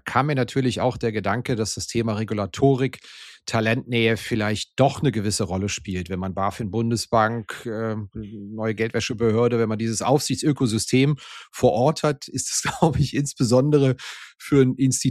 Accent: Frankfurt, Hesse, Germany; Als Frankfurter wusste ich das offen gestanden gar nicht.

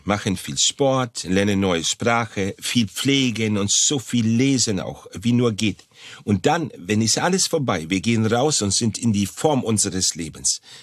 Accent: Greece; German is a second language; Also in meine Heimat, in Griechenland.

